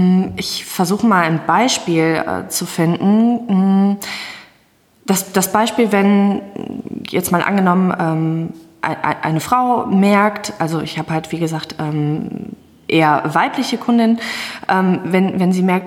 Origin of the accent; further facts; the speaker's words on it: Hagen, North Rhine-Westphalia, Germany; ich komme aus Hagen